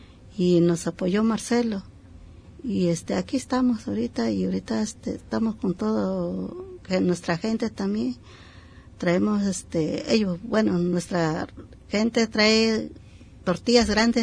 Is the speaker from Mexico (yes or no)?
yes; San Juan Copala, Oaxaca, Mexico; now in Puerto Vallarta, Mexico; yo soy de San Juan Copala, del estado de Oaxaca, y etnia triqui. Y venimos aquí a Vallarta a buscar mejor vida, porque allá casi no hay trabajo, no hay terreno